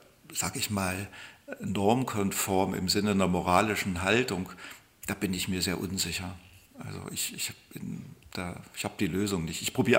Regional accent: East Germany, Germany; als Ostdeutscher

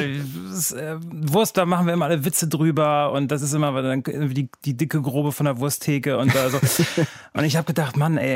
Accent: North Sea coast, Germany; weil wir mussten immer von der Nordseeküste, wo ich aufgewachsen bin, zu meiner Oma nach Nordhessen fahren.

